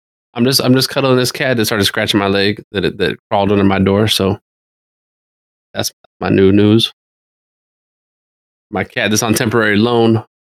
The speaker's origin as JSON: {"language": "English", "country": "United States", "said": "I'm trying to blend in. I don't want them to know I'm American."}